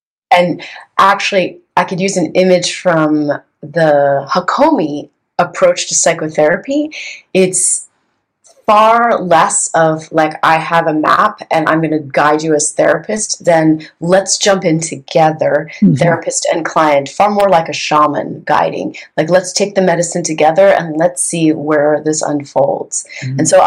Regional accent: California, United States; also born or lived in New York; I am from California. Sorry.

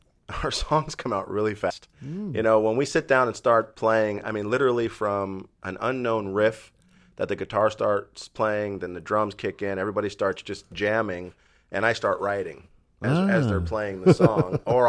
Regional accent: New Jersey, United States; moved away as an adult; now in Long Beach, United States; Well, I was born in Long Beach. I stayed here till I was 5. And then we moved back to New Jersey. And then I went to school in New Jersey, graduated. And then right about 19, I came back out to California.

